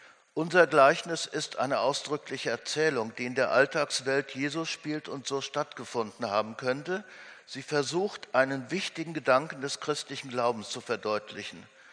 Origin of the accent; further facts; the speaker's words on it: North Rhine-Westphalia, Germany; mal ganz kurz was zu meiner Heimat sagen. Landschaftlich sehr schön und den Blick auf gestern Abend, 40 Kilometer südöstlich von Dortmund.